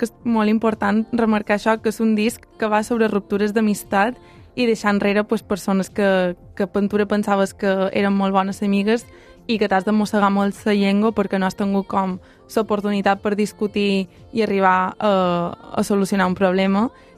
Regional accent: Balearic Islands, Spain; now in Catalonia, Spain; aquí som tres persones de les Illes Balears que han de venir a Catalunya per poder estudiar o fer feina

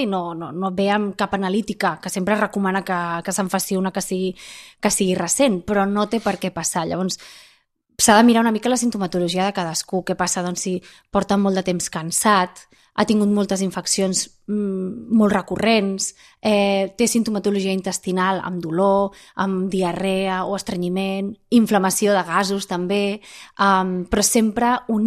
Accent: Barcelona, Catalonia, Spain; Com a barcelonina, amb molt de gust, la veritat.

